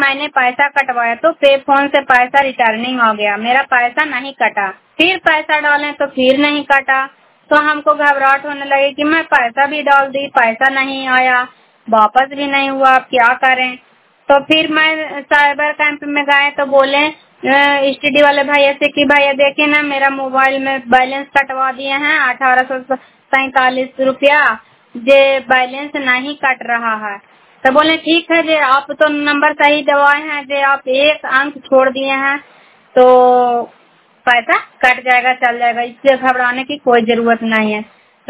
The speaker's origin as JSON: {"language": "Hindi", "town": "Karai Parsurai", "region": "Bihar", "country": "India", "said": "मैं कराय ब्लॉक से बिलोंग करती हूँ और नालंदा जिला के रहने वाली हूँ।"}